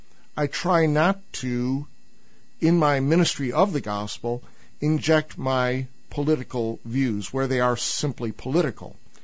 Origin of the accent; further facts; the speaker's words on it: Chicago, Illinois, United States; I grew up in Chicago where politics is a religion, you know, and I was an actual registered Republican in the city of Chicago.